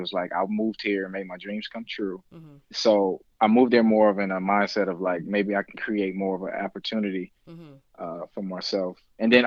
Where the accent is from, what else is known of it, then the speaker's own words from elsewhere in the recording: Winston-Salem, North Carolina, United States; also born or lived in Baltimore / Atlanta; Well, I'm from originally from Winston-Salem, North Carolina, and I spent some time in Baltimore, Maryland, and also in Atlanta.